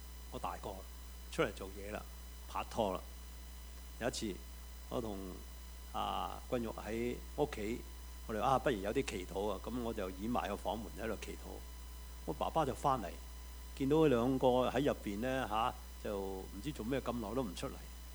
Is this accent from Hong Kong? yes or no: yes; New Territories, Hong Kong; 我记得我在香港新界长大，我们有一间祖屋的，